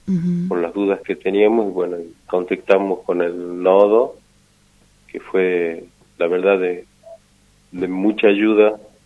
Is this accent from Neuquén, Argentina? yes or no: no; Buenos Aires, Argentina; born there; Yo soy nacido en Capital Federal.